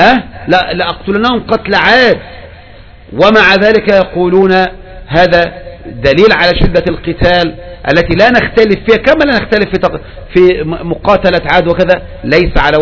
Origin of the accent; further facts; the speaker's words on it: Egypt; هذه أشد الفتنة في بلدنا مصر